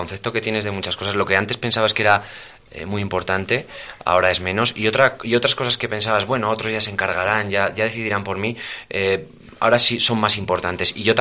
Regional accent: Tudela, Navarre, Spain; Yo me siento muy navarro, me siento tudelano y me siento muy español.

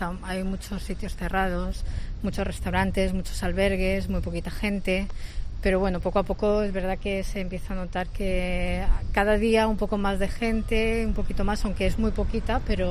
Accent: Valencia, Valencian Community, Spain; De Valencia.

